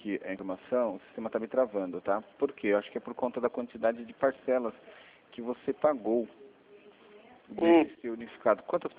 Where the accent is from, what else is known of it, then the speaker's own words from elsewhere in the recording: Brazil; É que eu sou brasileiro, cara, eu não desisto nunca.